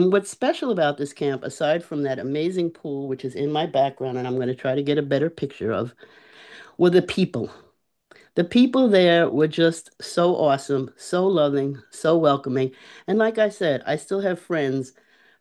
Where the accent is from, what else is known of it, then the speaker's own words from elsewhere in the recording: New York City, New York, United States; New York is a nationality. I was born and raised in New York City.